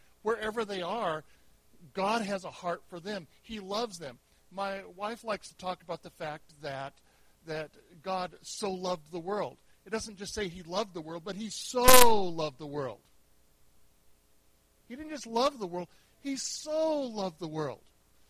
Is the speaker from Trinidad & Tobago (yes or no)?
yes; Trinidad & Tobago; There, Trinidad and Tobago is down here in the very corner. We're 7 miles from Venezuela, last of the Caribbean islands.